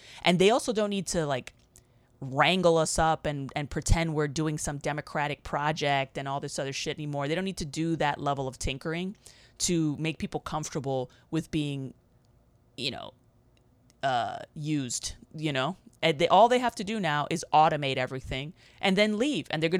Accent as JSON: {"language": "English", "country": "United States", "said": "We're American. We're dumb."}